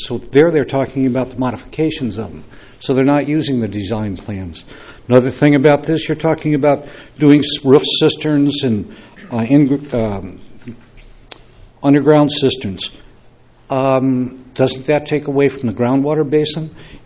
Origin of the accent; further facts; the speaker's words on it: Detroit, Michigan, United States; I am a child of social engineering. I grew up in Detroit, where they did the Model Cities program and the tight housing.